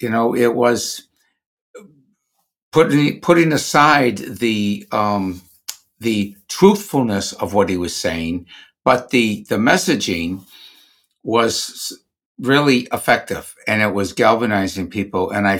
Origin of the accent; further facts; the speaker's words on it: Massachusetts, United States; I'm Democrat from Massachusetts. So we grew up in the era of the Kennedys